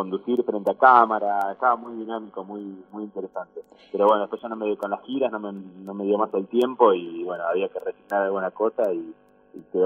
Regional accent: Lomas de Zamora, Buenos Aires Province, Argentina; born there; Yo nací en Loma de Zamora, en Gran Buenos Aires.

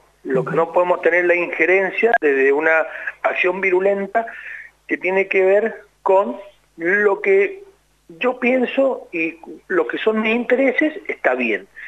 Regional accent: Mendoza, Argentina; Lo peor que nos puede pasar como mendocinos, una provincia que se ha caracterizado por el respeto a las instituciones, la división de poderes, es hacer de este maltrato una habitualidad.

